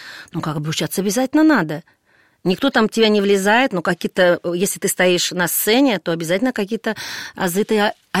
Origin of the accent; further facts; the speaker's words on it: Kursk Oblast, Russia; also born or lived in Moscow; Я приехала из Москвы, из Курской области, с простой деревни, 100 километров от Курска